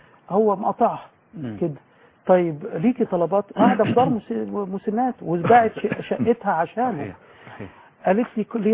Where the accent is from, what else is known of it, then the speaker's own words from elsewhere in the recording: Sharqia Governorate, Egypt; الله أكبر ما أنا شرقاوي زيك يا مولانا